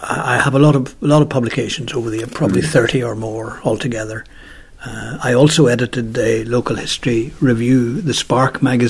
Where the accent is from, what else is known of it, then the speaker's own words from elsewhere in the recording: Rattore, Northern Ireland, United Kingdom; Well, I grew up here on this farm. So I've lived all my life here in County Tyrone, in the townland of Rattore, beside Clogher.